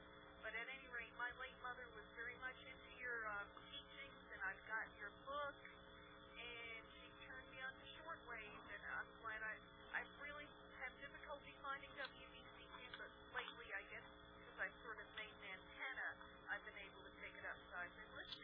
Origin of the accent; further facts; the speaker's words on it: North Carolina, United States; I'm from North Carolina.